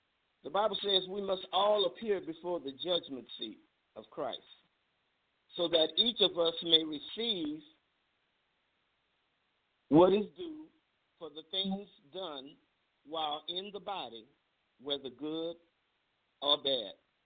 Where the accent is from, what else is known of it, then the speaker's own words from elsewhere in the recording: New Orleans, Louisiana, United States; Y'all know I'm from New Orleans.